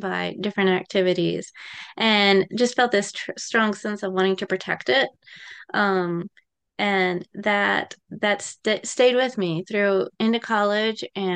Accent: Virginia, United States; So I grew up in Rockbridge County, Virginia. So it's on the western part of Virginia. It's on the edge of what is considered Appalachia, and it's a beautiful, beautiful area.

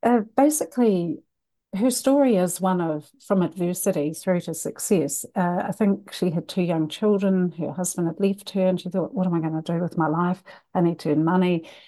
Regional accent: Christchurch, Canterbury, New Zealand; also born or lived in Palmerston North; Oh, actually, I grew up in Christchurch and went to Otago University, married my dentist and ended up in Palmerston North for a large number of years. And around the earthquakes, I moved back to Christchurch

